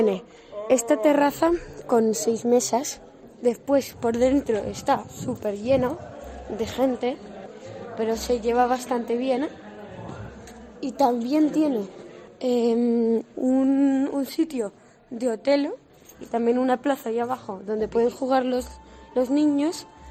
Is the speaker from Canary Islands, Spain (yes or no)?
no; Vallanca, Valencian Community, Spain; Soy un niño de Vallanca.